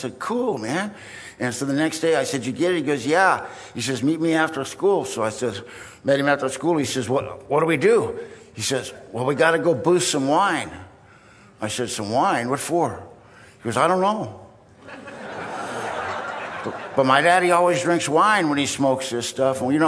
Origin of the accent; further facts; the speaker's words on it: Vista, California, United States; I was raised in Vista, California.